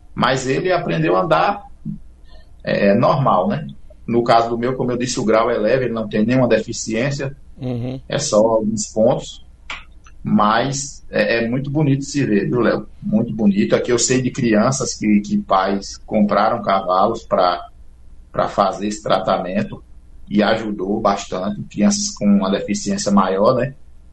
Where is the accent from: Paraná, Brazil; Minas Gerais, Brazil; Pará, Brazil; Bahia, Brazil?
Bahia, Brazil; Várzea Nova; eu nasci e me criei em Várzea Nova, sou apaixonado por Várzea Nova